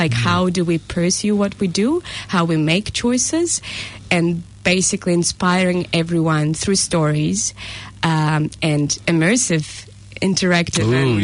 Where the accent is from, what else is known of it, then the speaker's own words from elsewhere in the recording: Russia; English is a second language; now in New Zealand; I'm originally from Russia, as you can hear a weird accent maybe